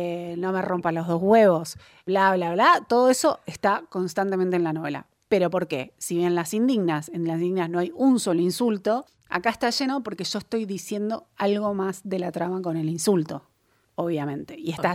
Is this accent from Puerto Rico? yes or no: no; Argentina; muchos argentinos, no quiero decir la mayor parte, muchos argentinos venimos de España, ¿no?